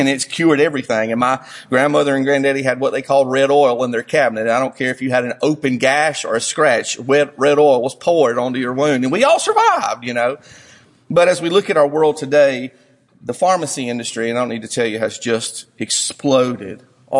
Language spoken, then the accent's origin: English; Whitmire, South Carolina, United States; I'm from Whitmire.